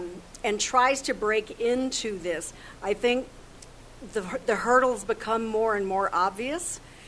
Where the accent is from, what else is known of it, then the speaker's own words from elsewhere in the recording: New Mexico, United States; You know, I grew up here in New Mexico.